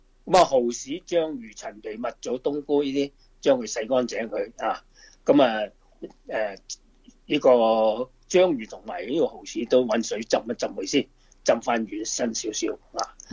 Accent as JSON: {"language": "Chinese", "region": "Guangdong", "country": "China", "said": "尤其是我们广东人呢，即是广东菜来讲呢，真是物尽其用"}